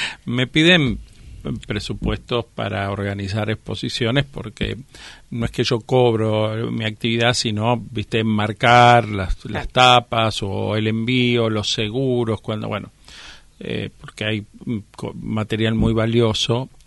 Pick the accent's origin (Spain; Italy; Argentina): Argentina; Villa Ballester, Buenos Aires Province; Yo vivía en Villa Ballester, nací en el Gran Buenos Aires, y por lo tanto iba a un colegio en mi barrio. Era un barrio humilde, y de antiguamente de quintas, gran parte colonizado antiguamente por familias alemanas y después por una gran inmigración italiana